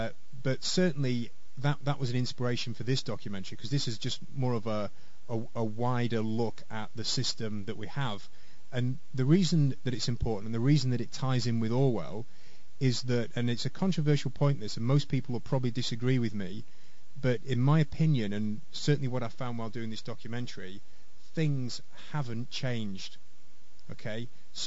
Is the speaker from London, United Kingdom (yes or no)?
no; Preston, North West England, United Kingdom; Now, I'm from Preston in Lancashire in the northwest of England.